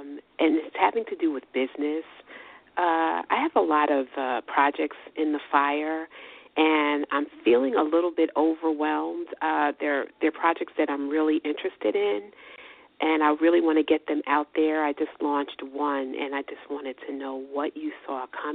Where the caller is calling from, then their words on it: Delaware, United States; From Delaware.